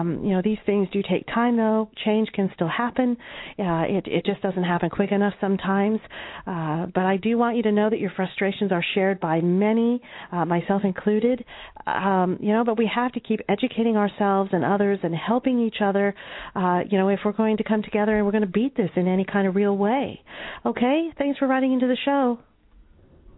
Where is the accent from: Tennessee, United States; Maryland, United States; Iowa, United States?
Iowa, United States; Growing up in Iowa, you could say I'm kind of a farmer's daughter, although my parents weren't farmers, but my uncle was.